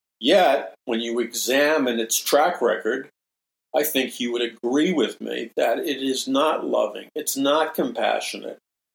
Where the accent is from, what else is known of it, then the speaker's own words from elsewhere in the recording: New York City, New York, United States; I grew up in New York City, and the United Nations, they started to build it.